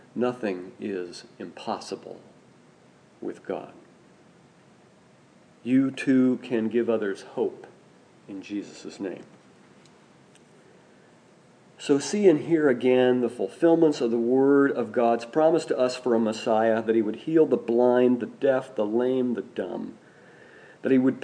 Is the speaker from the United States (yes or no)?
yes; Rushville, Indiana, United States; I was born in Rushville, Indiana, after all. I was raised in Rushville, Indiana.